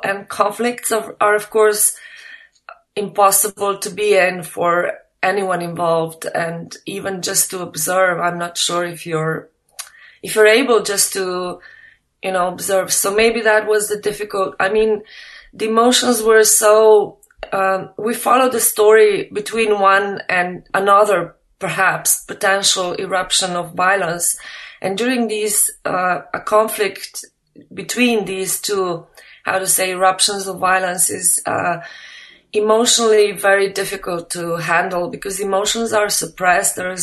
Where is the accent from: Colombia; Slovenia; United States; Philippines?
Slovenia; English is a second language; I'm not from Albania, I'm from Slovenia